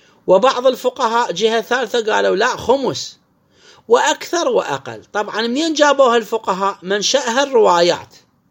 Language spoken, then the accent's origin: Arabic; Iraq; هو أكو 50 دينار عندنا بالعراق؟